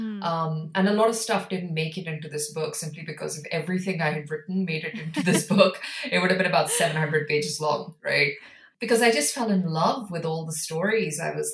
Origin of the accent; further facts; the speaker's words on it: India; because I come from India, colonization is something I think about a lot, you know, because my grandparents were adults at the time when the British left.